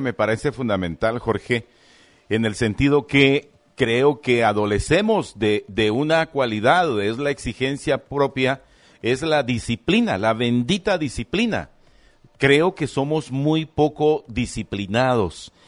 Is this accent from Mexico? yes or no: no; Guatemala; ¿Qué nos está haciendo falta como chapines?